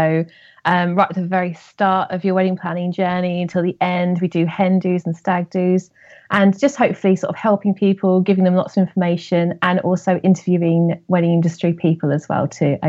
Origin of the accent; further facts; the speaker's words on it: East of England, United Kingdom; I'm a podcaster from Suffolk